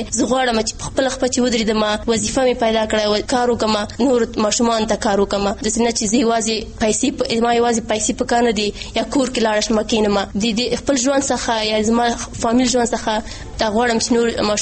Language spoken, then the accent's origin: Pashto; Nangarhar, Afghanistan; او زه د ننګرهار ولایت څخه یم.